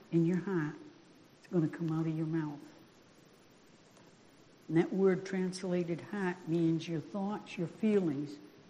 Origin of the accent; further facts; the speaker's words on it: Maine, United States; now in Montana, United States; And really, I'm proud to have been born in Maine, you know. I'm glad I'm from New England. I think that was good roots. And I can tell you, I'm really glad I live in Montana.